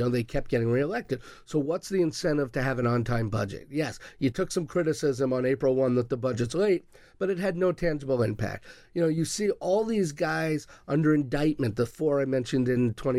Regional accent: Long Island, New York, United States; Like I grew up on Long Island

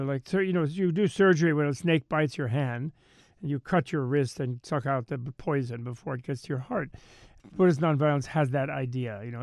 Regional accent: United States; born there; as an American being born in this country, in this life, I had to do something in this country

